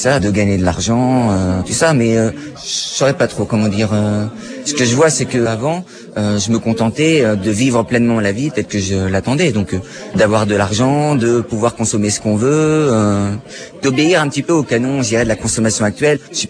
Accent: Paris, Île-de-France, France; Je viens de Paris

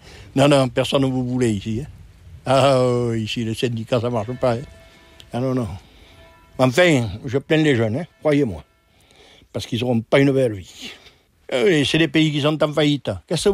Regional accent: Saint-Christol-lès-Alès, Occitanie, France; born there; Moi, je suis né à Saint-Christol-des-Alais, alors. Je suis né dans un pays minier, alors.

